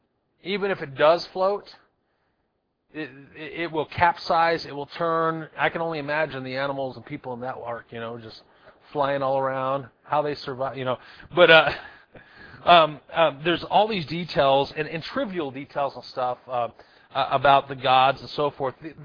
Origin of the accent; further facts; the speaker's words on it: Washington, United States; we're from Washington, so those are hills, and I know people call those mountains, but they're hills.